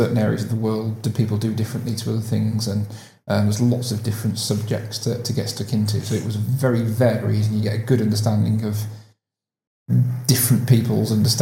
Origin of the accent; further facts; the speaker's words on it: Bolton, North West England, United Kingdom; born there; I wish I was born on the island. No, I was born in Bolton in Greater Manchester.